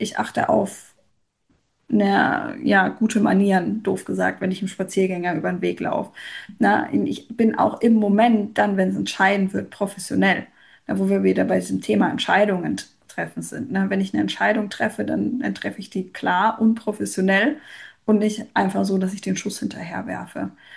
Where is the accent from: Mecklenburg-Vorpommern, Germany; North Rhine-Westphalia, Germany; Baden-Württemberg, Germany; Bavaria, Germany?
Bavaria, Germany; ich bin aus Bayern und bin großer Fan von meinem Bundesland